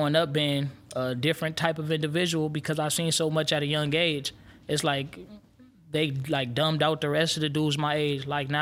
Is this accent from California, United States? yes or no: yes; Los Angeles, California, United States; I'm from South Central L.A.